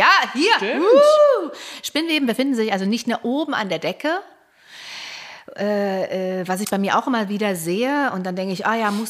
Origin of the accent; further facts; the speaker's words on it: Chemnitz, Saxony, Germany; In meiner Heimatstadt, Chemnitz, was man nicht mehr hört.